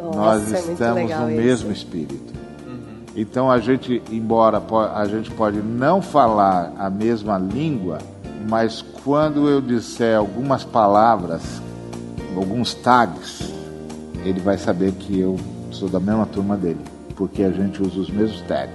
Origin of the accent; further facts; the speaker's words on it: Brazil; Então eu encontro um cara, eu sou do Brasil, encontro um cara lá do Vietnã.